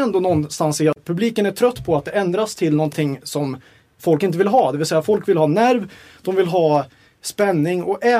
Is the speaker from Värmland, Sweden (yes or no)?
yes; Karlstad, Värmland, Sweden; jag är från Karlstad.